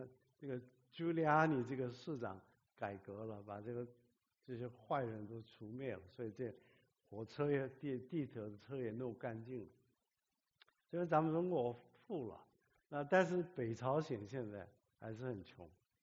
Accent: South Korea; 我在韩国长大，刚没长没多久呢，8岁的时候这个韩战爆发

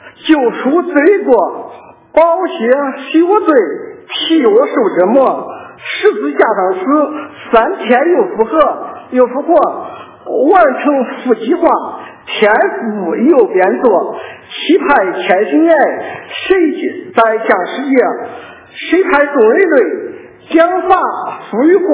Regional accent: Henan, China; 我生在河南一个平原的农村，从记事起来就在贫穷和饥饿中度过的。

